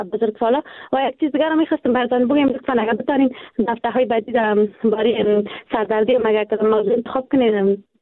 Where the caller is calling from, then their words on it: Kabul, Afghanistan; فعلا از کابل صحبت میکنم.